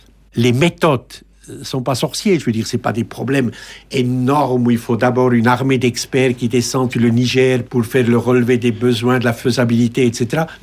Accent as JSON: {"language": "French", "region": "Geneva", "country": "Switzerland", "said": "ou suisse aussi, je suis de Genève"}